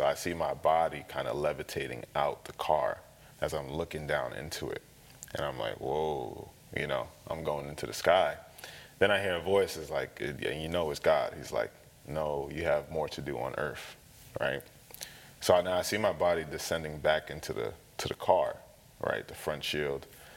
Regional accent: Queens, New York, United States; also born or lived in Long Island; I was born in New York, Queens, New York, and my parents are from Nigeria. So, you know, just growing up in New York for a little bit, and then, you know, we kind of moved out to Long Island.

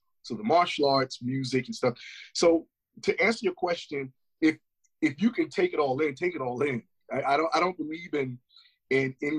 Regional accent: New York, United States; because growing up in New York, it was a lot of things in regards to bad influences.

